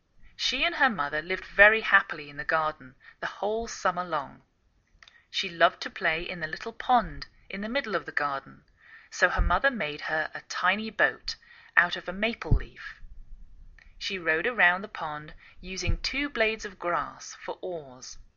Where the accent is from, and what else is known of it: England, United Kingdom; now in United States